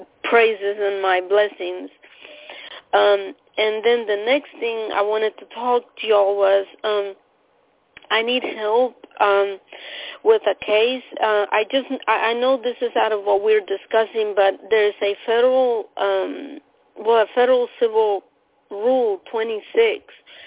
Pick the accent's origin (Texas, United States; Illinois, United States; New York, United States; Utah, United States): Texas, United States; I'm from Texas.